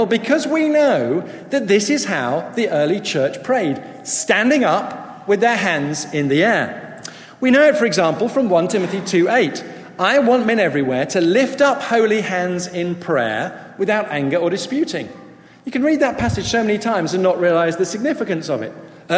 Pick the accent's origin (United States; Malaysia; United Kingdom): United Kingdom; Sevenoaks, South East England; But let me start in Kent. I was brought up in Sevenoaks in Kent